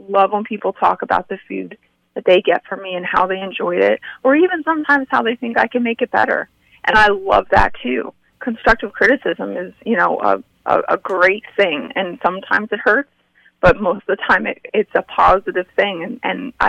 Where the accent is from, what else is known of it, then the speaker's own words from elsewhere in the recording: Harmony, New Jersey, United States; I grew up in Harmony, New Jersey, so I knew Phillipsburg very well.